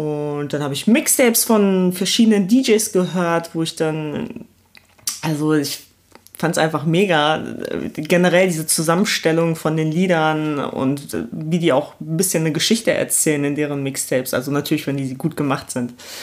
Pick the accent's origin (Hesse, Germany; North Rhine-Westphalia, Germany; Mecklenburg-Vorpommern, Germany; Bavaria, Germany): North Rhine-Westphalia, Germany; Essen; also born or lived in Poland; now in Cologne, Germany; Ich komme aus Köln, gebürtig bin ich aus Polen, falls das jemand interessiert. Aufgewachsen bin ich im Ruhrpott in Essen